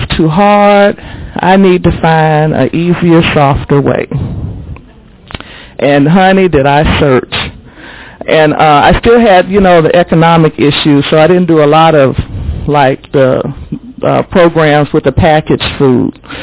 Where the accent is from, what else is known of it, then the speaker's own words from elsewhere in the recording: Texas, United States; now in California, United States; It was okay in my neighborhood. It was okay in the state. I came from Texas.